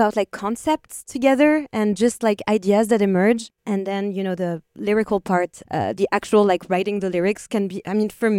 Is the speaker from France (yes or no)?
yes; France; now in United States; we're expats from France, and the state of Florida, where we first moved